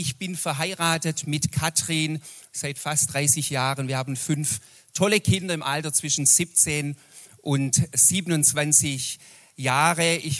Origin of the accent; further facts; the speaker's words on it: Kirchheim unter Teck, Baden-Württemberg, Germany; ich komme aus Kirchheim, Teck. Jemand sagte mal Kirchheim, also das heißt Kirchheim unter Teck.